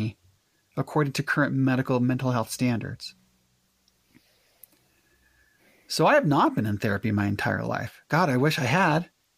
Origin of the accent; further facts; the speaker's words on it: Utah, United States; I was raised in Cache Valley in the 80s. I graduated from Mountain Crest High School in 1987.